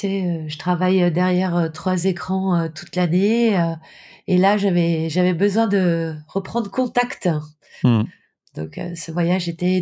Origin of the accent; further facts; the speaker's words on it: France; je manquais pas de dire que je venais de France et qu'en France, on avait une communauté de plus de 10 000 personnes